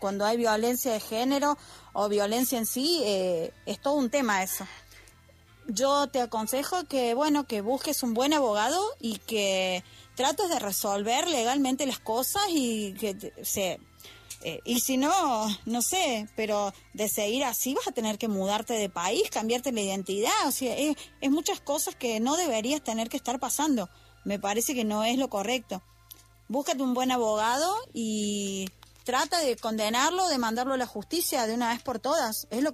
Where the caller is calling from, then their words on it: Argentina; nosotros aquí en Argentina